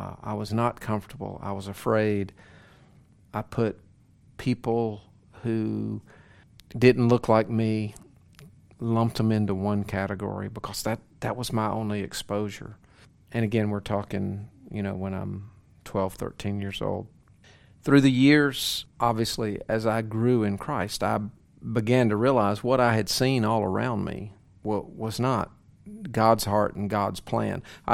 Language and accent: English; the South, United States; I grew up in the South.